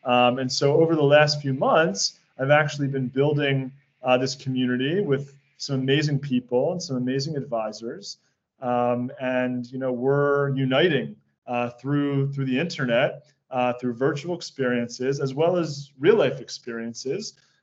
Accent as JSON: {"language": "English", "country": "United States", "tie": "born or raised there", "said": "So, I grew up in the States, and while in college, I discovered this practice of gratitude journaling."}